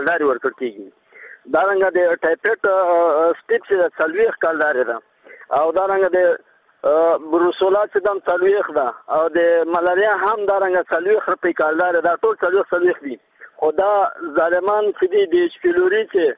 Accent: Laghman, Afghanistan

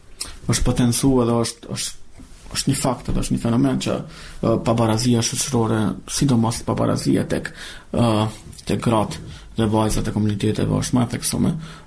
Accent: Kosovo; Ne, si kosovar, si pjesëtar të komuniteteve roma, ashkali dhe egjiptian

